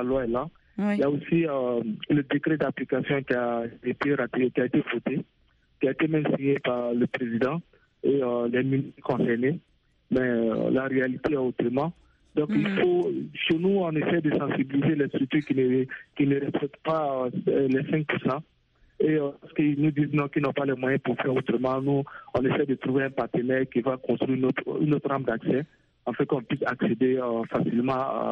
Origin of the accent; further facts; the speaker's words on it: Burkina Faso; Bon, chez nous, au Burkina Faso, il faut dire que la loi existe depuis 2012.